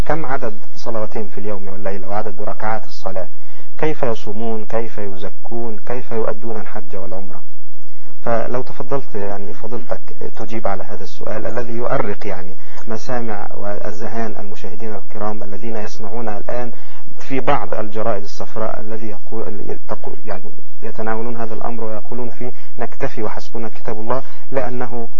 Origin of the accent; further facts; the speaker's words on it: Egypt; نحن تربينا في مصر